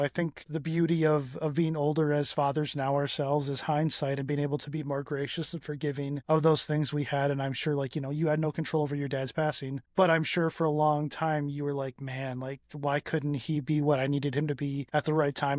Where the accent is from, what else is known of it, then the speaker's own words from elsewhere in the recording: Flint, Michigan, United States; I grew up in Flint, you know, and the Flint life is a whole thing.